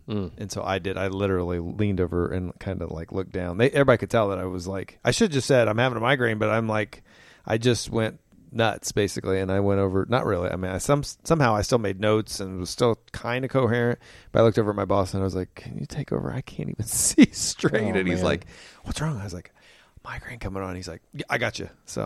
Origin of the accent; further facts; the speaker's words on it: Kokomo, Indiana, United States; which I'm from Kokomo, so that's not very far.